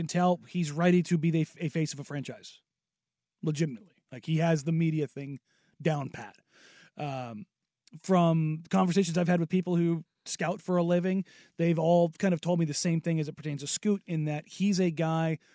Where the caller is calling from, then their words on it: Portland, Oregon, United States; And because I'm calling from Portland, they're like, he's like